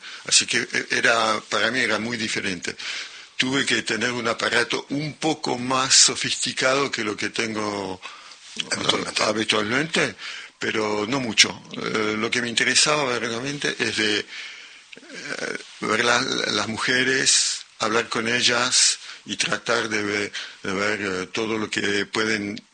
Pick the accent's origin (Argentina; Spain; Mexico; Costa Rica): Argentina; accent: Argentine; el acento argentino más un acento un poco especial que no se sabe si es francés, alemán o... Bueno, tengo un acento propio.